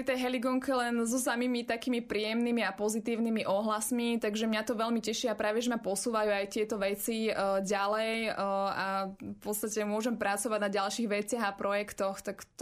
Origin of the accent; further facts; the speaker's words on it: Skalité, Žilina Region, Slovakia; Ano, jsou to Kysuce a konkrétně pochádzam z obce Skalité.